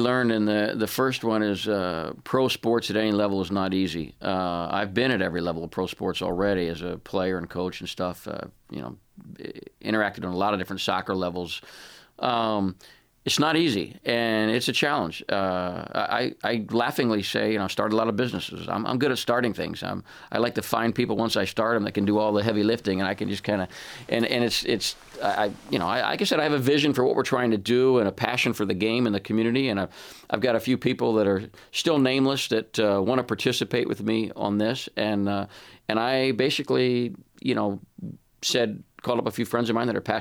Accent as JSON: {"language": "English", "town": "Washington", "region": "District of Columbia", "country": "United States", "tie": "born or raised there", "said": "When I was a kid, I grew up in Washington, D.C. I started going to pro games when I was probably 8 or 9."}